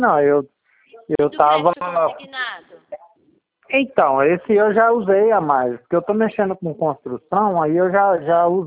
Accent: Ribeirão Preto, São Paulo, Brazil; Eu sou de Ribeirão Preto, trabalho na USP.

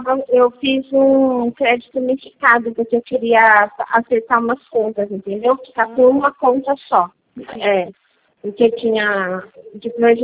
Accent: Votorantim, São Paulo, Brazil; É, eu sou de Votorantim. É, Votorantim.

